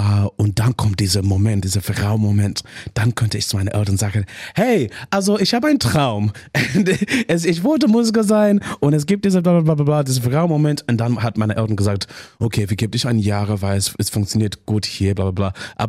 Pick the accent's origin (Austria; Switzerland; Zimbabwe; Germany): Zimbabwe; born there; German is a second language; Also ich bin in Zimbabwe geboren und wir haben im Sand gespielt.